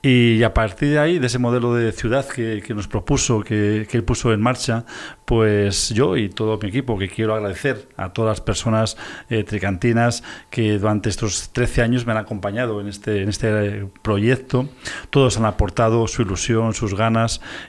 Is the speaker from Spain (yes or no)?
yes; Castilla-La Mancha, Spain; now in Tres Cantos, Spain; yo soy de un pueblo de Guadalajara, yo trabajaba aquí en Madrid y vivía en mi pueblo, en Guadalajara, que es donde tengo la familia y los amigos